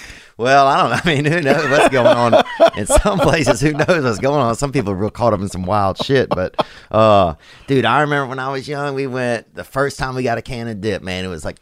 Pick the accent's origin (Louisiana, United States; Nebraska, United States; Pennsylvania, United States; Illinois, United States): Louisiana, United States; also born or lived in Los Angeles; now in Nashville, United States; I still have my place in Los Angeles, and I'm from Louisiana originally